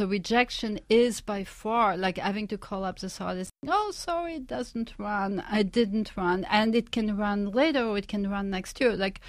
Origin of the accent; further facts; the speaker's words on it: France; I didn't grow up with it. I grew up in France.